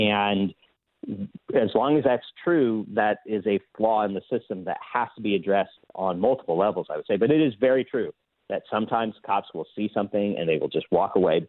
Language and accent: English; the Ozarks, United States; I'm from the Ozarks and he's from, rural Virginia.